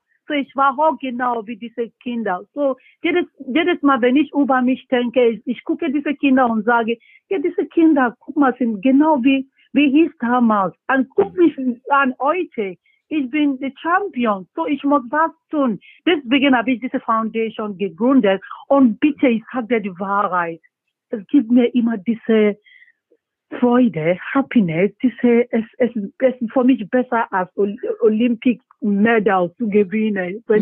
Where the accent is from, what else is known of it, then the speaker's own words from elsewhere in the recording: Nigeria; German is a second language; Ja, bei uns in Nigeria, es gibt so viele Talente, ne? Aber jedes Mal, wenn ich nach Nigeria gehe, ich sehe so viele junge Leute